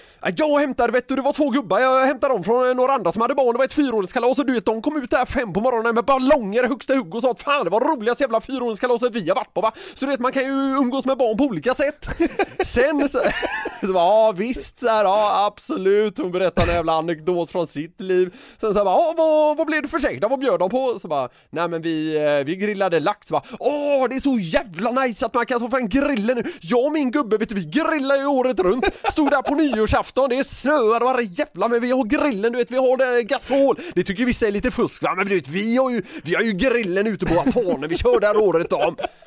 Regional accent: Gothenburg, Västra Götaland County, Sweden; Jag känner mig nästan, som göteborgare, känner jag mig nästan i de här tillfällena lite så här tvungen att ge henne lite motstånd.

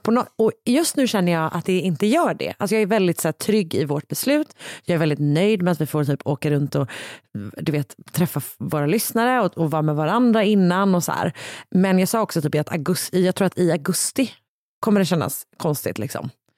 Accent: Gothenburg, Västra Götaland County, Sweden; Min hemstad.

